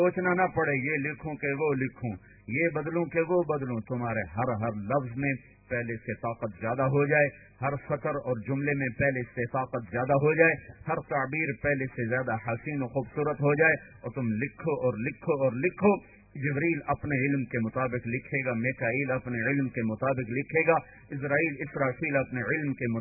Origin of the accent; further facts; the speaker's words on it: Pakistan; born there; نہ میں اپنی طاقت سے بنا، نہ آپ اپنے ارادے سے بنے، نہ میں پاکستان میں پیدا ہوا